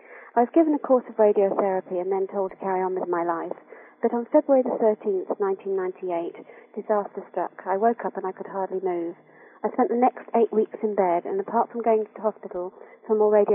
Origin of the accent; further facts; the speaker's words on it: Reading, South East England, United Kingdom; and I come from Reading in Berkshire.